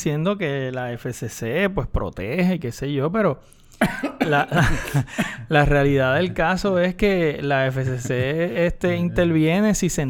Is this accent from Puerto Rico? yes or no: yes; Puerto Rico; Estamos en Puerto Rico y somos ciudadanos americanos de segunda clase.